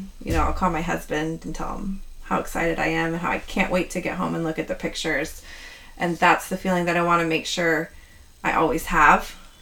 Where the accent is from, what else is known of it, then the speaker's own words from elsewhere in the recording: California, United States; Growing up in Sonoma County and writing my whole life, essentially, I had plenty of people to ask to pose for me.